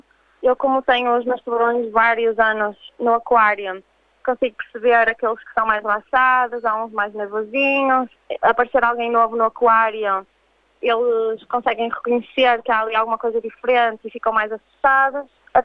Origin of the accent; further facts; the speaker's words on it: Porto, Norte, Portugal; moved away as an adult; now in Australia; Eu sou do Porto e resolvi vir para a Austrália para fazer o meu doutoramento. Eu estudei na Universidade do Porto durante a minha licenciatura em mestrado